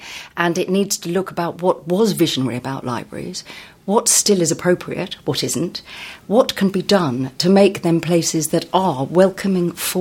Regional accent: South East England, United Kingdom; And I come from Sussex, and in Sussex and Hampshire, there have been a lot of new libraries opened.

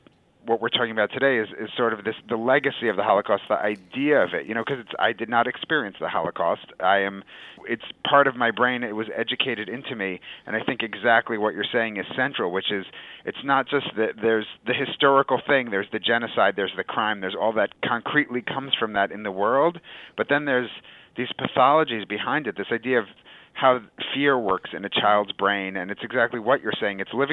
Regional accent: United States; I'm very American. My grandparents were born in America, a couple of my great-grandparents.

